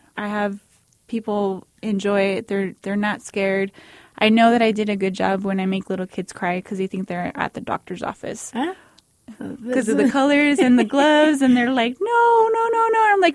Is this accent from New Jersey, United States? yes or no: no; El Paso, Texas, United States; I'm not from El Paso, but I am born and raised from here. When I was younger, everyone was like, well, I'm leaving El Paso.